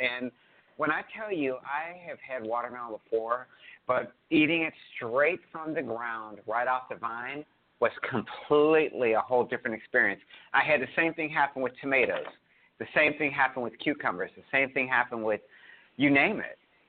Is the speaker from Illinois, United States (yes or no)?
no; Pennsylvania, United States; I grew up I'm from up north as well. So I grew up originally in Pennsylvania